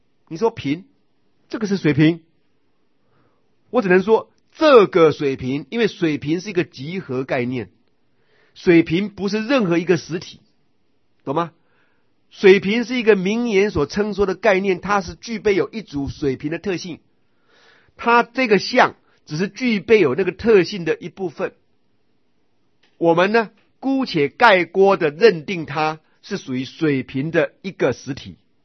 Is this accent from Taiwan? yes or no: yes; Taiwan; 他们一听我讲普通话就确定我是台湾人